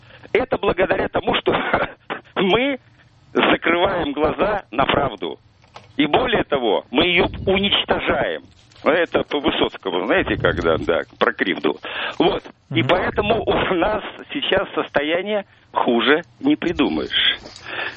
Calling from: Moscow, Russia

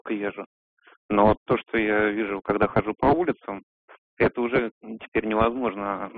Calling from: Moscow, Russia

